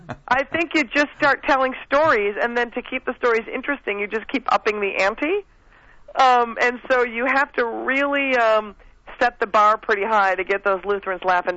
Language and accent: English; Minneapolis, Minnesota, United States; I am born and raised in Minneapolis.